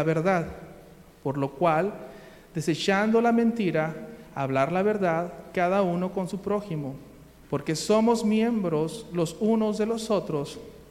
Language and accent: Spanish; Argentina; accent: Argentine; Si sos, iba a hablar como argentino.